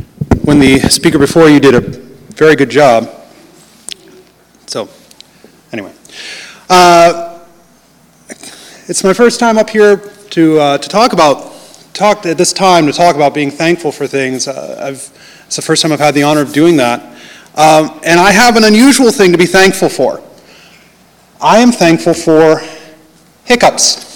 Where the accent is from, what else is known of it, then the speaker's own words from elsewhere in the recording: Canton, Ohio, United States; My family is on the other end of Ohio. I'm originally from Canton.